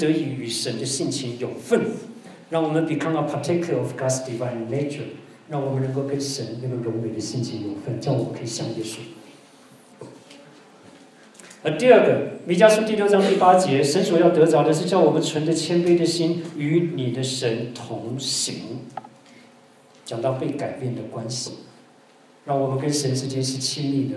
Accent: Taiwan; 因为我们从小在台湾长大，我不晓得中国是怎么样。

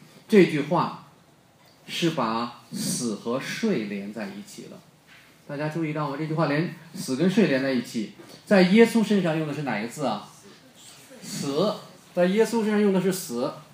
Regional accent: China; 我们中国人也常常这样说，对吧？

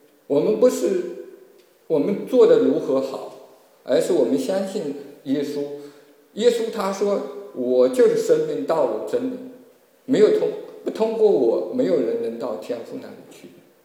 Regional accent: Yiwu, Zhejiang, China; 义乌很多人都知道，发展的非常快。我小的时候知道边上有一棵大树

